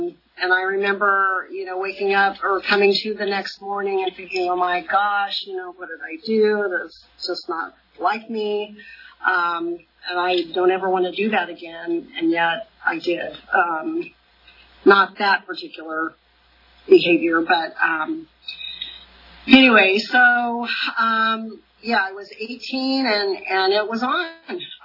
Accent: Exeter, South West England, United Kingdom; I was born in Exeter and lived there most of my life. Raised in an upper middle class family.

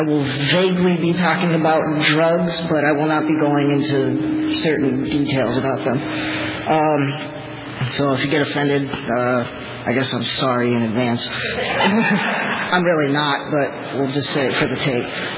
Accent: Sylmar, California, United States; also born or lived in Santa Clarita; I was raised in Sylmar, California, which is the north city of the San Fernando Valley. And in about junior high, we moved to basically the suburbs of Los Angeles. We moved to the northern city of Santa Clarita.

